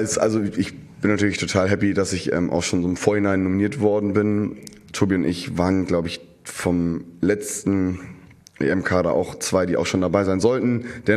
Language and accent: German; Hamburg, Germany; In Hamburg, in seiner Heimatstadt, in meiner Heimatstadt.